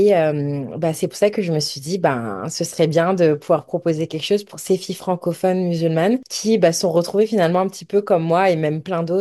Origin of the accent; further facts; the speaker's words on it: Comoros; now in Toronto, Canada; Alors moi, de base, je suis comorienne.